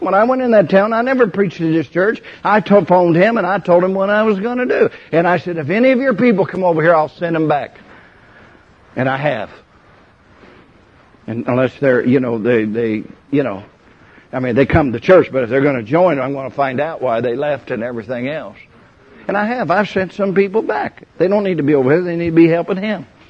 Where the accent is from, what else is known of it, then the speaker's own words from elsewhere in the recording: California, United States; When the Lord told me to go back to California, I could not go back to my hometown.